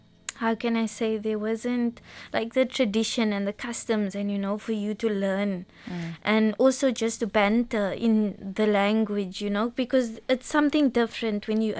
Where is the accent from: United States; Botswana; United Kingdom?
Botswana; English is a second language; moved away as an adult; now in Oman; when I say I'm from Botswana, they say, where is Botswana?